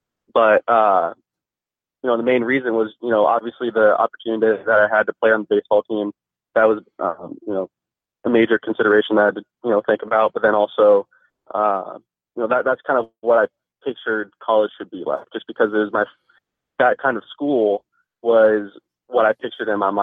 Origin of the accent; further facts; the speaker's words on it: San Diego, California, United States; also born or lived in Indiana; I grew up in San Diego my whole life, went out to go to Indiana to play baseball